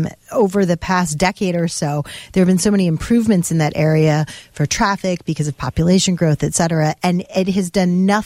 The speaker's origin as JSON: {"language": "English", "town": "Wheaton", "region": "Illinois", "country": "United States", "tie": "born or raised there", "said": "I grew up out in the Wheaton area."}